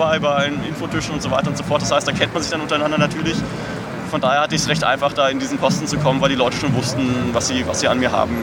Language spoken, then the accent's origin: German; Germany; now in Austria; Ich bin seit 2009 bei den österreichischen Piraten. Ja. Ich bin selber Deutscher.